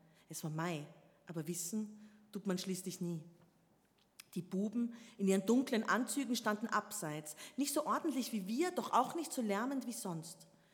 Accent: Tyrol, Austria; Und die sind eben am Wilden Kaiser, am Kalkstein und am Kitzbüheler Horn.

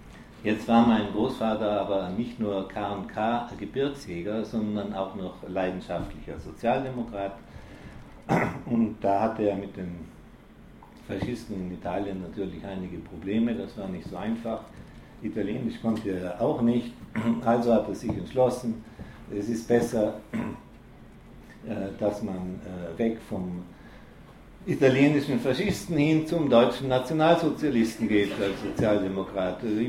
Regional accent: Innsbruck, Tyrol, Austria; also born or lived in Bozen, Italy; Also ich bin zwar in Bozen geboren, aber die ersten 6 Jahre habe ich hier in Innsbruck verbracht bei meinen Großeltern.

